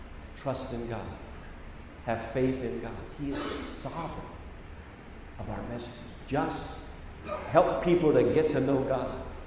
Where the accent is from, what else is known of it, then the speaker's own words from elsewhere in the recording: Kentucky, United States; I was coming down Interstate 75 out of Lexington, Kentucky. I'm from Kentucky.